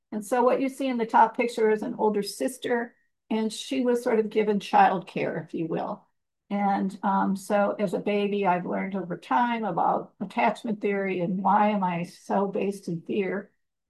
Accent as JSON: {"language": "English", "region": "Missouri", "country": "United States", "tie": "born or raised there", "said": "I grew up in Missouri, in a family of five."}